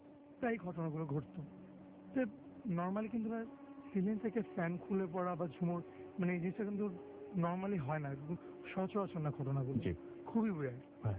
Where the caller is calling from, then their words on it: Dhaka, Dhaka Division, Bangladesh; ঢাকা বক্সিবাজার থেকে এসেছি।